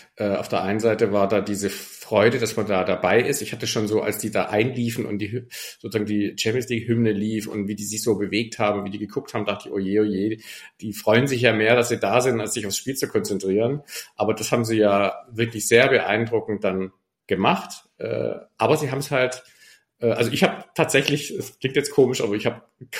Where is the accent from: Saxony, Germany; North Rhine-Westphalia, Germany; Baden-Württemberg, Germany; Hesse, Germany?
Baden-Württemberg, Germany; Stuttgart; now in Hamburg, Germany; ich bin ja aufgewachsen quasi in Rufweite zum damaligen Neckarstadion.